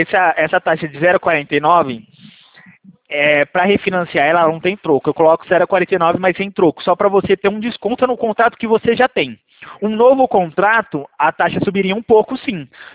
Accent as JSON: {"language": "Portuguese", "town": "Valinhos", "region": "São Paulo", "country": "Brazil", "said": "Não, eu sou 019, eu sou daqui de Valinho, São Paulo"}